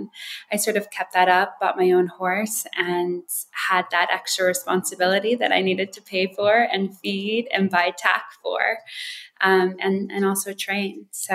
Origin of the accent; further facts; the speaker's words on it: Wisconsin Dells, Wisconsin, United States; also born or lived in Hawaii / Australia; my parents were missionaries. So our home base was between Wisconsin Dells and Hawaii.